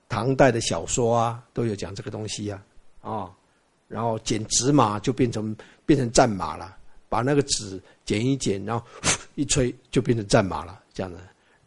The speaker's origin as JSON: {"language": "Chinese", "country": "China", "said": "我们大陆话说搞定了啊"}